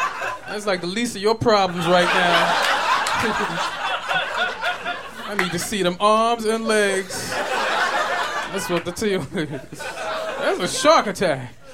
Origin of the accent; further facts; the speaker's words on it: New York, United States; also born or lived in Jamaica; I'm from New York and shit, by way of Jamaica. I'm living out here in California.